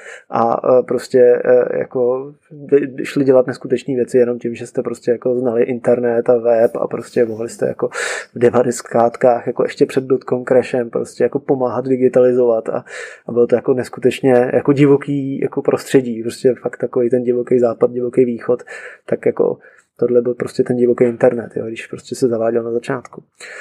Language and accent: Czech; Prague, Czechia; tam jsem vždycky říkal hrdě, že jsem z Prahy.